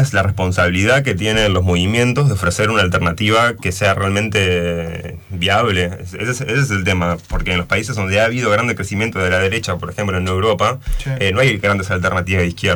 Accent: Concepción del Uruguay, Entre Ríos, Argentina; Soy de Concepción del Uruguay, sí. Nací ahí. Estuve estudiando ahí en la secundaria. También estuve estudiando en la UNER, uh-huh, allá de Concepción del Uruguay. Después me mudé a La Plata a estudiar filosofía.

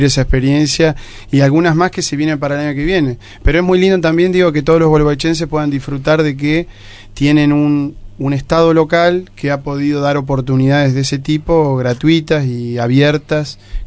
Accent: La Plata, Buenos Aires Province, Argentina; born there; Y aparte, acuérdense, yo nací en La Plata.

